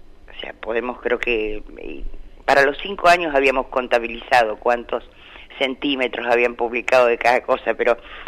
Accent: Argentina; que tenemos todos como pueblo argentino

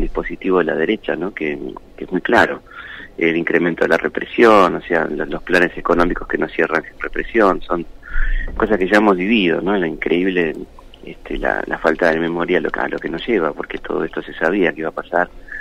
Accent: Argentina; es muy doloroso como argentinos que se nos haya impuesto que no hay que celebrar el bicentenario

